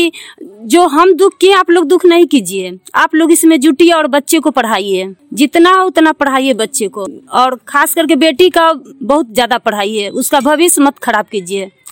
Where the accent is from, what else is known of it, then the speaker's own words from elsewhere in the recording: Damodarpur, India; मैं दामोदरपुर की रहने वाली हूँ, सोनाली ग्राम संगठन के सचिव हूँ और मेरी उम्र लमसम 45 साल हो गया है